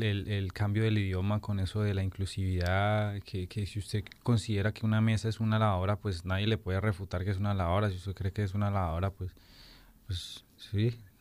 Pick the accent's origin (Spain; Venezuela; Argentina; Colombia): Colombia; voy a volver a mi tierrita linda, a venir a Colombia.